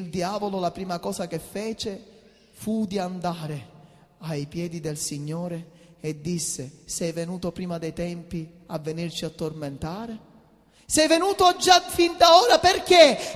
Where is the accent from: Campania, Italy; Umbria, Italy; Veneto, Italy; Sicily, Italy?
Sicily, Italy; Palermo; sono cresciuto da buon palermitano in quella che è la nostra città.